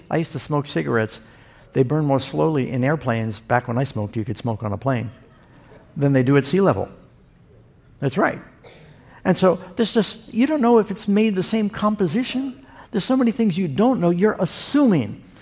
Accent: New York City, New York, United States; I grew up in New York City on 81st Street, across the street from the American Museum of Natural History.

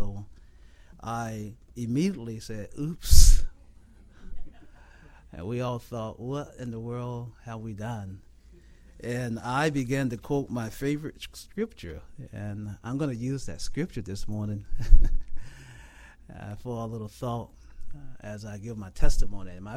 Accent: Georgia, United States; And as a little boy growing up in South Georgia, I am from a family of 12 children.

